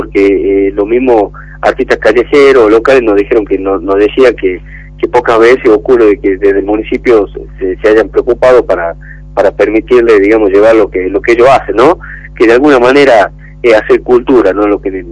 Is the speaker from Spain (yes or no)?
no; Tucumán, Argentina; profundizar la identidad que tenemos nosotros como tucumanos, ¿no?